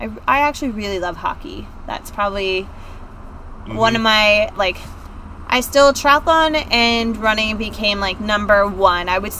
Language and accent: English; Fridley, Minnesota, United States; also born or lived in United Kingdom; I grew up in Fridley, Minnesota for the most of my life. Before that, moved around a lot. I was born in the UK.